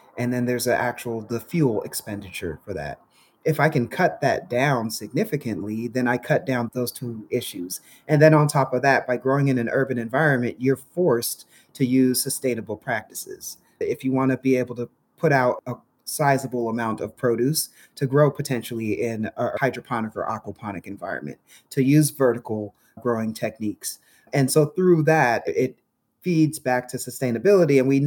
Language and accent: English; Los Angeles, California, United States; The first one being is I'm from Los Angeles and the idea of picking up and relocating to some rural environment didn't really appeal to me.